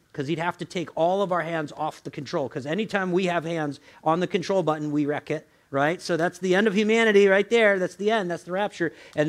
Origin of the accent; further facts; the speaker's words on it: the South, United States; Where I come from, this means yes. Yeah, I'm from the South.